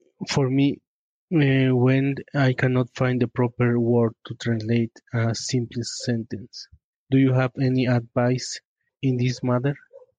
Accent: Mexico; English is a second language; I am from Mexico.

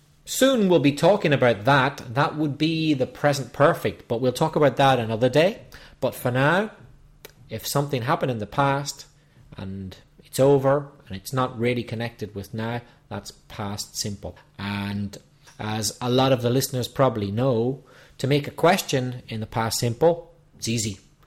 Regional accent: Lisburn, Northern Ireland, United Kingdom; born there; I was born in a place called Lisburn, near Belfast.

